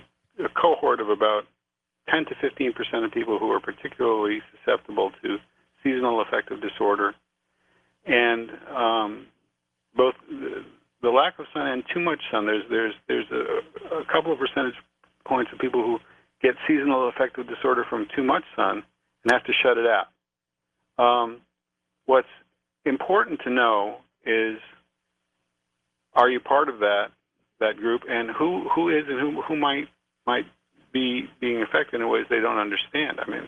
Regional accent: New York City, New York, United States; I grew up in New York City, where that song was inspirational.

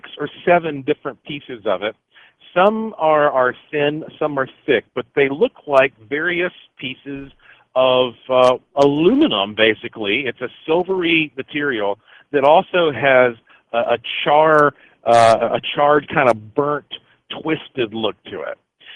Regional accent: United States; born there; I was born right here in the United States of America. My family on both sides have been here since the 1700s.

